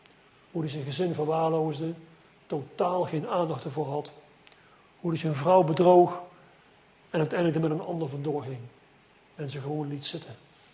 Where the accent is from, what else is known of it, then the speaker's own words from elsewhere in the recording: South Holland, Netherlands; hoe jullie hier in Zwijndrecht, wou ik zeggen, waar ik vandaan kom, in Sliedrecht